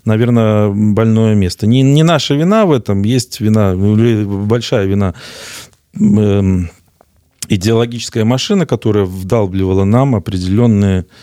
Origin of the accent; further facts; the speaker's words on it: Belarus; Ну, такие белорусы, такое наше поведение.